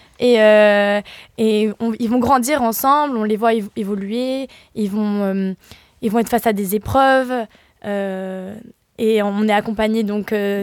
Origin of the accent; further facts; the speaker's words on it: Switzerland; now in Paris, France; je suis suisse, donc j'étais en Suisse